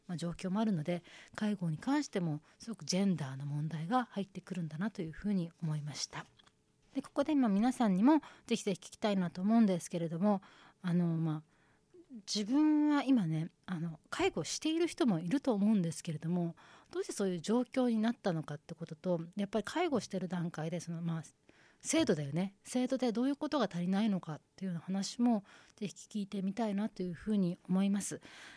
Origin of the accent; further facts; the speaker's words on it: Chiba, Japan; 私の実家は千葉なんですけども